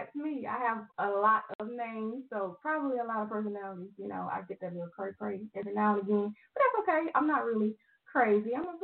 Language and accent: English; Louisiana, United States; accent: country; Well, I am from Louisiana. I don't have that country accent, but you will hear that accent if I'm getting upset.